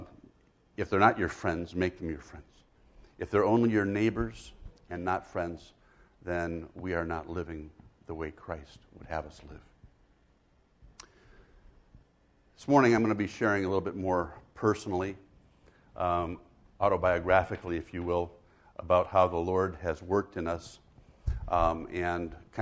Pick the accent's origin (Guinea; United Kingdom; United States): Guinea; A little bit about ourselves. I was born and raised in Africa